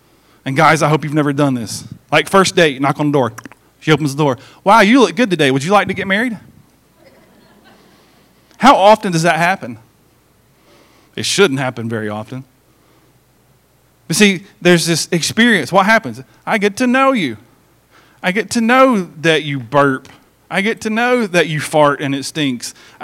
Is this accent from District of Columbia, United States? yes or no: no; Johnson City, Tennessee, United States; born there; On November 8th, 1974, I was born in Johnson City, Tennessee